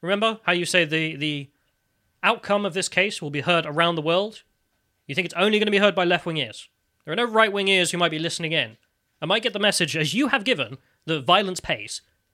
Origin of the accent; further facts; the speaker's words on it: England, United Kingdom; As an English person, this is imperialism upon my lands by some foreign ideology and foreign man.